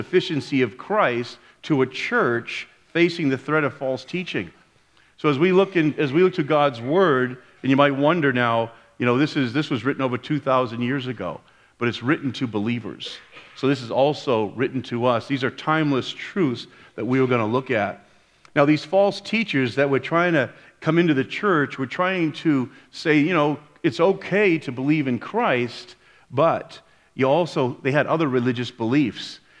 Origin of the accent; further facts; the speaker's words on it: Boston, Massachusetts, United States; I'm from the East Coast, you know, from Boston area, so I had such a hard time pronouncing Hebrew because everything had an R in it.